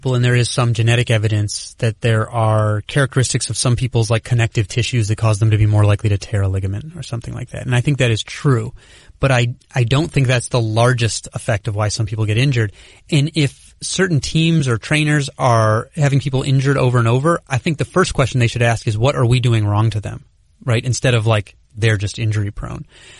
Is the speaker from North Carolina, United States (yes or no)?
no; Chicago, Illinois, United States; Again, I grew up in Chicago, so I was following these guys in their growth spurts.